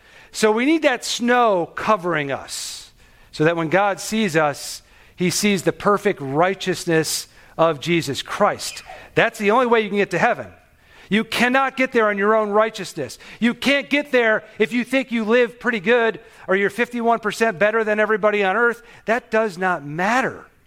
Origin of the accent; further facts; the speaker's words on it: New York, United States; I come from New York, so it snows a lot.